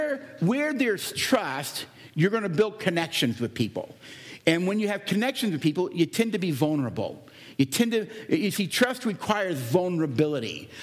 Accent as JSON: {"language": "English", "region": "Florida", "country": "United States", "said": "I'm from Florida. And we have two people visiting our state."}